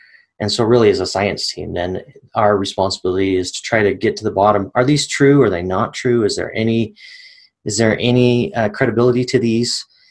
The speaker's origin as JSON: {"language": "English", "town": "Roosevelt", "country": "United States", "tie": "born or raised there", "said": "One, when I was a child, I grew up here in Roosevelt, and there was one night that I was up late."}